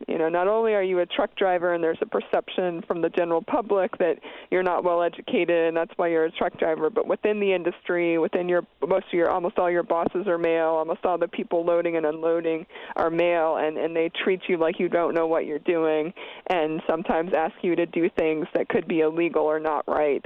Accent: Pennsylvania, United States; I come from Pennsylvania in a big trucking area

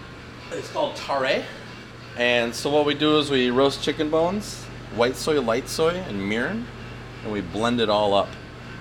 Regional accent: Sparta, Wisconsin, United States; I grew up in Sparta, and I guess we were cool before cool was, because we had to live off the farm that I grew up on.

